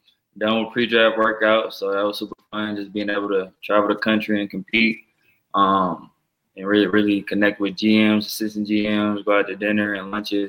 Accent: Nashville, Tennessee, United States; Like you said, I'm from Nashville, Tennessee, so my family, they'd be able to make every game, which they did.

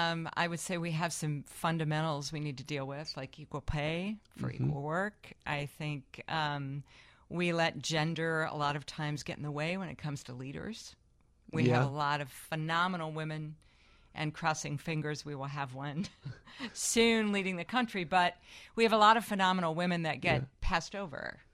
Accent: Ohio, United States; now in Chicago, United States; But I'm actually a Midwesterner. I was raised in Ohio.

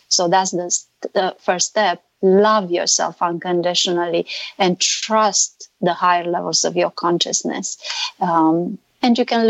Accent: Romania; English is a second language; I'm not Hungarian. I'm from Romania

